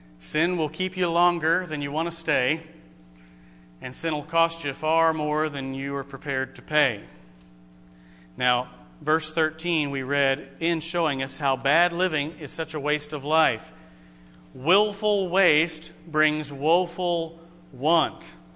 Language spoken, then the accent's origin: English; New Mexico, United States; I grew up in Grace Baptist Church. It was in New Mexico, however. My dad was the pastor